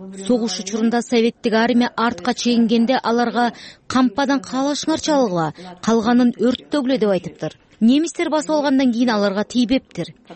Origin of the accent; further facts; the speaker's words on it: Chuy Region, Kyrgyzstan; also born or lived in Ketmen-Tübö; Мен 1941 жылы кетмен түбөдө төрөлгөнмүн. Биз 1943 жылы Чүй өрөөнүнө көчүп келгенбиз.